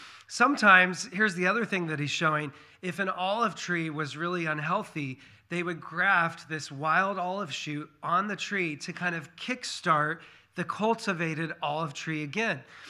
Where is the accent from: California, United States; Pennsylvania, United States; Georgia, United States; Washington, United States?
Washington, United States; I grew up in Eastern Washington State, where there was a lot of agriculture and a lot of apple orchards.